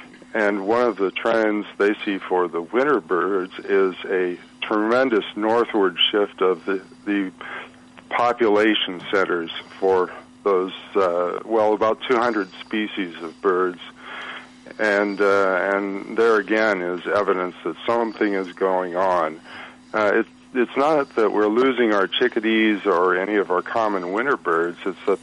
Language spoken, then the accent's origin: English; United States; I grew up in Decatur County, and very reliably in the 1970s, the first turkey vulture would show up on April 1st there, and that's along the Grand River in that watershed.